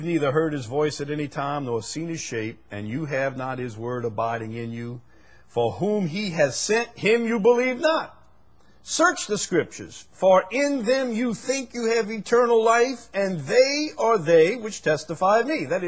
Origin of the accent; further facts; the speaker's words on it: Chalmette, Louisiana, United States; I'm kind of a simple guy. I'm from Chalmette.